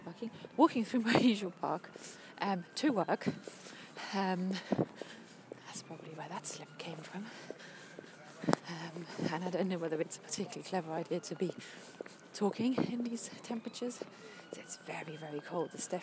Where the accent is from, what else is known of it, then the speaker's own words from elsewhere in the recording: Germany; growing up in Germany.